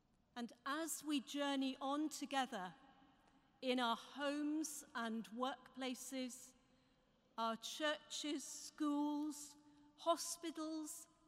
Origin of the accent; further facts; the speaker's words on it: Durham, North East England, United Kingdom; the stream of pilgrims in my hometown of Durham